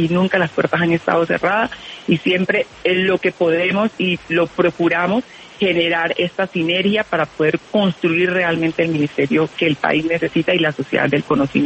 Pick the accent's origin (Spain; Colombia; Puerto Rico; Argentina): Colombia; investigadores colombianos. Estamos construyendo una estrategia de soberanía científica y tecnológica en mi país